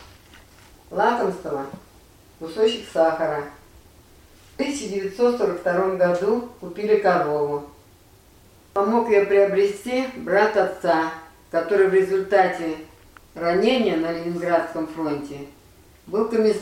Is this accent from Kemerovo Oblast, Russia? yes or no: yes; Novokuznetsk, Kemerovo Oblast, Russia; born there; родилась 4 апреля 1937 года в городе Сталинске, в сегодняшнем Новокузнецке.